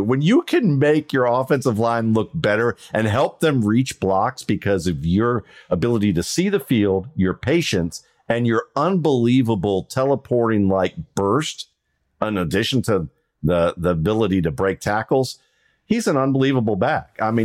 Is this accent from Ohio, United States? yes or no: yes; Cleveland, Ohio, United States; I grew up in Cleveland, Ohio for a little bit. They used to have a bowling bus when I was growing up.